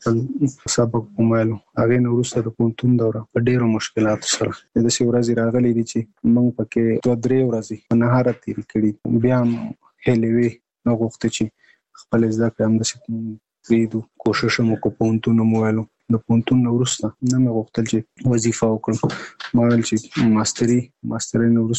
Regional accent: Nangarhar, Afghanistan; now in Kabul, Afghanistan; زموږ کور په ننګرهار کې دی، زه په کابل کې هم دلته

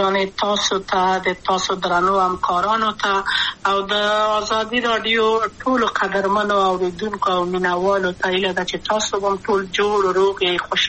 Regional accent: Kabul, Afghanistan; also born or lived in Maidan Wardak; د کابل په تخت پل سیمه کې یم او لویا شویم کابل کې

